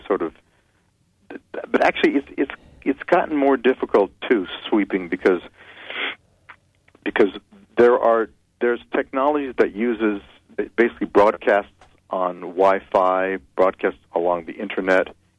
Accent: Boston, Massachusetts, United States; The thing about being a Bostonian is that, you know, the teams always disappoint you

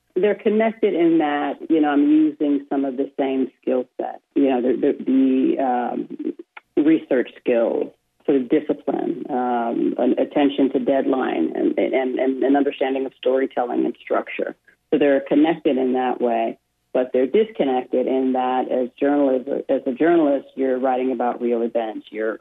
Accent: Muskegon, Michigan, United States; also born or lived in St. Joseph; I was born in St. Joe, and then my family moved to Muskegon when I was about nine. So I have, you know, I spent all of my childhood and growing up in Western Michigan.

